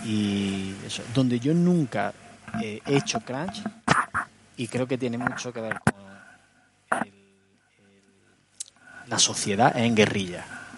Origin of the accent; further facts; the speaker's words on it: Córdoba, Andalusia, Spain; moved away as an adult; yo con 18 años me fui de mi casa de Córdoba y no tengo esa sensación de pertenencia a lo mejor que tiene otra gente a su ciudad